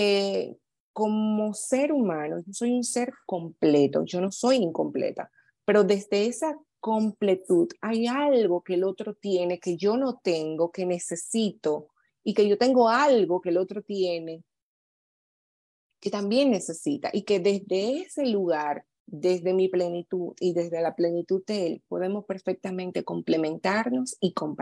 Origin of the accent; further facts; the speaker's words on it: Dominican Republic; cualquier cosa que tenga que ver con mi tierra, la República Dominicana